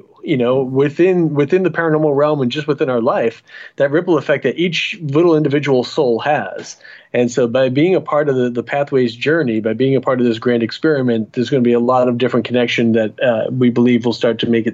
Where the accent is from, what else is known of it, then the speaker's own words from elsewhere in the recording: New England, United States; I come from New England, where it's always cold and miserable.